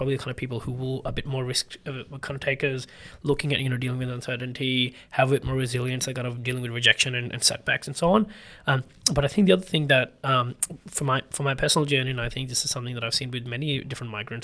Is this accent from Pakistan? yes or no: yes; Pakistan; English is a second language; moved away as an adult; I'm from Pakistan. As I said, I'm an engineer and so studied there. But then the other thing, I've always been an internal migrant in Pakistan.